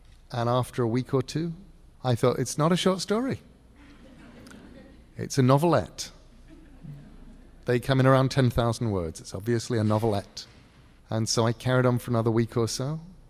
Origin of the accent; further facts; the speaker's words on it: England, United Kingdom; I don't normally do feelings, because I'm English.